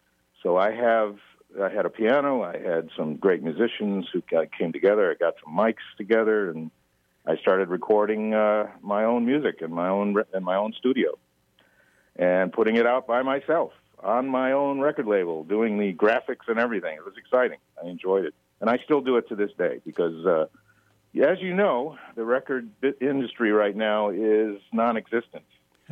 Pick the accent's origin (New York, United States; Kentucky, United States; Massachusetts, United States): New York, United States; Buffalo; I'm from Buffalo, New York, and that's where the band got started back in the mid-70s.